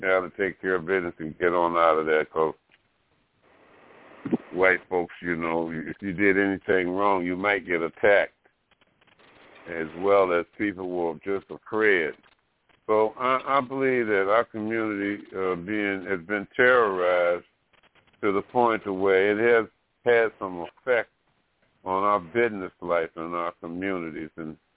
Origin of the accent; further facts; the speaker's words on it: Alabama, United States; especially in a lot of the southern places, I'm personally from Alabama, and we had, you know, like I say, my godmother had a little convenience store in the community